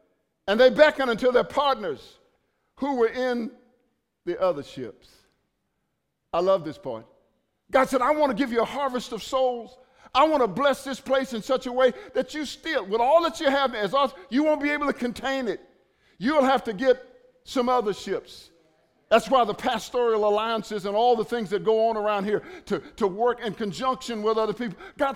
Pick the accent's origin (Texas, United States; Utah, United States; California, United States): Texas, United States; Dallas; I'm from Dallas, Texas.